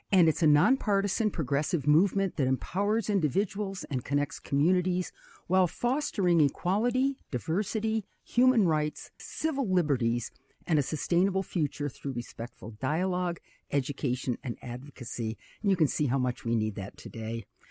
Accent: Rochester, New York, United States; born there; I was born in Rochester, New York, which is just a, you know, hop, skip, and a jump away from Buffalo, and in a family of one boy and five girls.

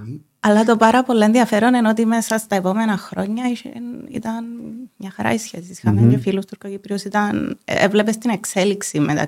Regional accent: Dali, Nicosia District, Cyprus; Γεννήθηκα στο Δάλιν. Και από την πλευρά του παπά μου είμαι μεσαρίτησα από το στρογγυλό αμοχός του.

